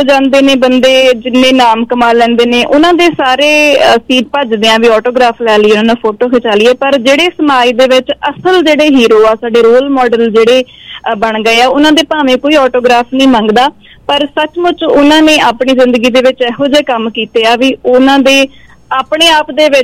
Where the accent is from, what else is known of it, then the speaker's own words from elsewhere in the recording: Punjab, India; ਉਹ ਕਹਿੰਦੇ ਤੁਸੀਂ ਮਾਲਵੇ ਦੇ ਆ, ਮੈਂ ਕਿਹਾ ਜੀ ਨਹੀਂ ਮੈਂ ਦੁਆਬੇ ਦੀ ਹਾਂ